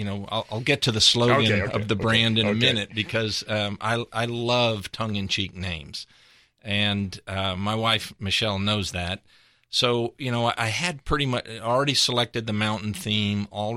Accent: Dallas, Texas, United States; also born or lived in East Coast; I moved back to Dallas from the East Coast specifically because I was tired of building shopping centers and leasing space to other restaurateurs

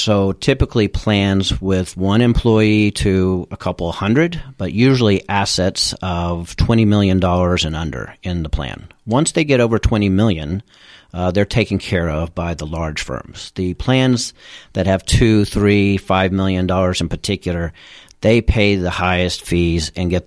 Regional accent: Dallas, Texas, United States; Well, I was born in Dallas, went to school at Green Hill, actually, here.

